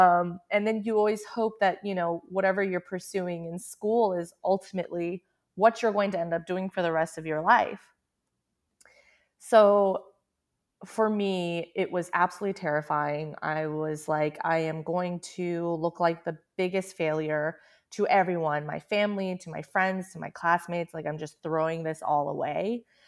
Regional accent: United States; Oh, I was like, well, I just don't because I grew up in America and I learned English.

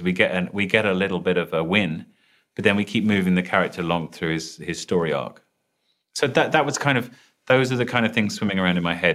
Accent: London, United Kingdom; accent: British; I'm British sounding, so I'm from London

